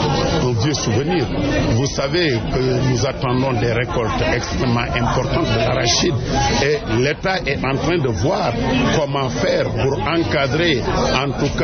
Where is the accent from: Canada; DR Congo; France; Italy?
DR Congo; Kinshasa; Moi, je viens de Kinshasa, hein